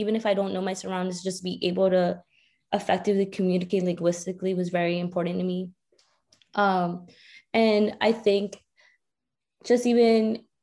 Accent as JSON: {"language": "English", "town": "Lynn", "region": "Massachusetts", "country": "United States", "tie": "born or raised there", "said": "there was like a chapter in my hometown of Lynn, Massachusetts."}